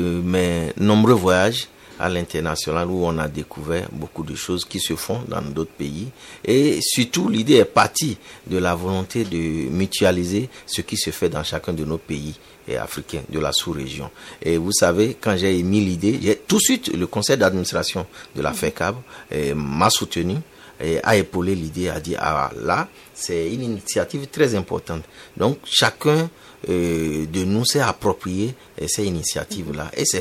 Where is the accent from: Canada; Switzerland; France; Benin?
Benin; il y a une appréhension du numérique, surtout chez nous au Bénin.